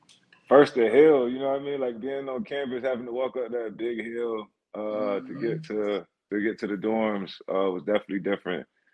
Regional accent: Pittsburgh, Pennsylvania, United States; I mean, I'm actually from Pittsburgh, another Pittsburgh guy

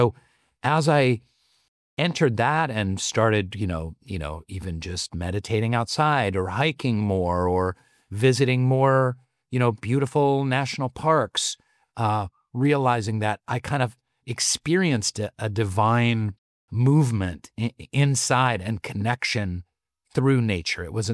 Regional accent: Seattle, Washington, United States; But really, it's about growing up in Seattle. And I'm so blessed to have grown up in the Pacific Northwest

